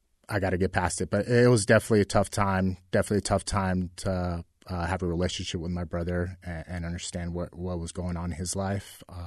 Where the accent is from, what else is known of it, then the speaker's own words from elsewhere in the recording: Fontana, California, United States; So growing up in Fontana, we were going to travel to Mexico for Thanksgiving.